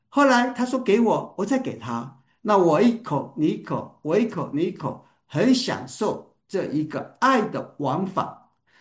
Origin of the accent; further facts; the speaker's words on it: Taiwan; 以前我小的时候在台湾，那苹果是高级奢侈品，